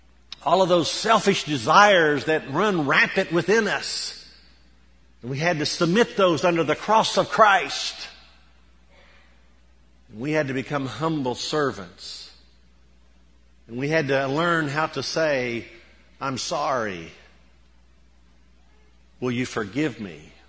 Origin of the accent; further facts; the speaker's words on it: Tennessee, United States; My wife Martha and I grew up here in East Tennessee. We were childhood sweethearts.